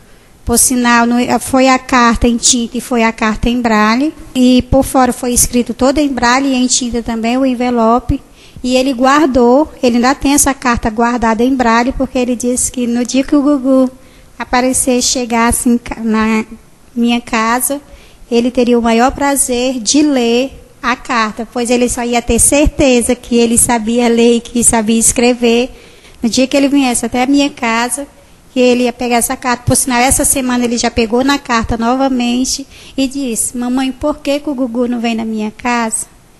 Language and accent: Portuguese; Pacoti, Ceará, Brazil; sou natural de Pacuti, do maciço de Baturité